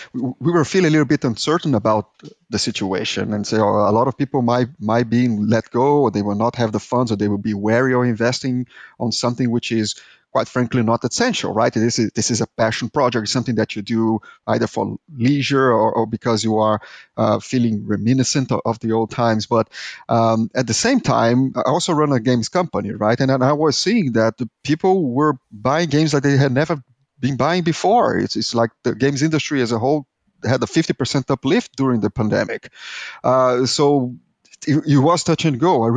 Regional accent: Brazil; English is a second language; I am Brazilian, as you can tell by my horrible accent, and I lived in this third world country where computers were this alien thing.

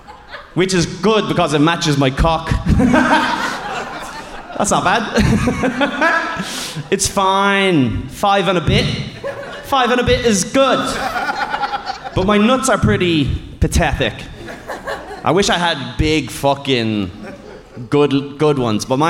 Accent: Ireland; I'm from Ireland

